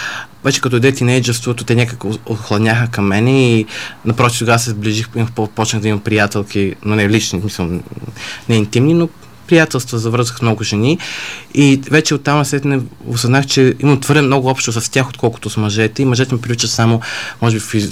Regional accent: Moscow, Russia; now in Sofia, Bulgaria; Няма да казвам години по очевадни причини. Живея в София, родом съм от Москва, работя в кол-център в София, живея с моите родители

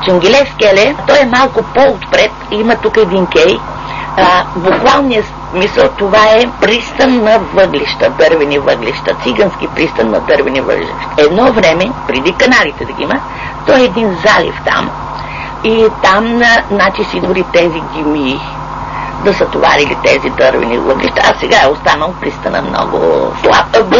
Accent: Northern Bulgaria, Bulgaria; аз съм севериначка. Но съм израснал на Дунава.

